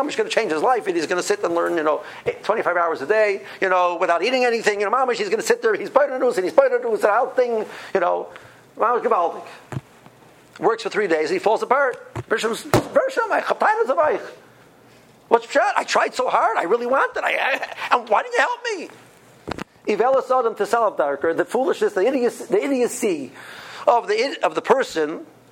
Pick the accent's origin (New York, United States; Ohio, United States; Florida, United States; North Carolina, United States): Ohio, United States; Cleveland; I come from Cleveland, houses cost $150,000, you know.